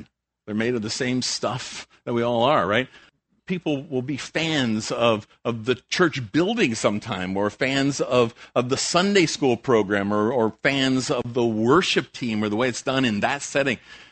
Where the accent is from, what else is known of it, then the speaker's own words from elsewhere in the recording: Wayne, New Jersey, United States; also born or lived in Long Island; I grew up in North Jersey, first of all, and then moved to Long Island, then came to Central Jersey.